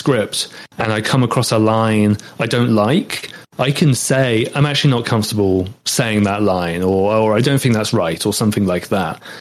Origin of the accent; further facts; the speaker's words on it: United Kingdom; accent: British; because obviously I'm British and that's my accent